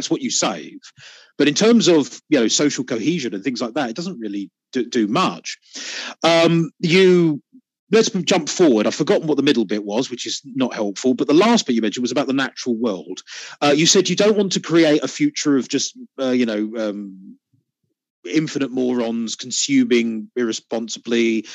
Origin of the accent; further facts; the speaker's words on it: United Kingdom; you're obviously an American, I'm British.